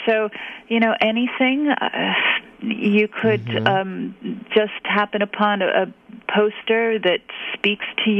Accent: New York City, New York, United States; and as an East Coaster, because I'm from New York City, I just, you know, I knew where it was on the map, but just barely

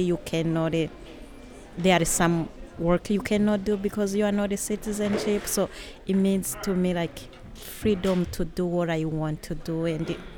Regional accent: Rwanda; I'm from Rwanda. So I came here January 2013.

